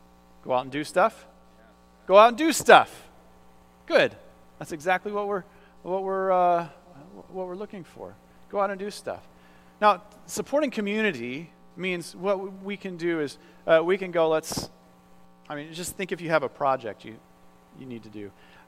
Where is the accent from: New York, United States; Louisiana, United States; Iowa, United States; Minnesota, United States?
Iowa, United States; Because I'm from Iowa. I'm from the country. Farmers, very independent most of the time.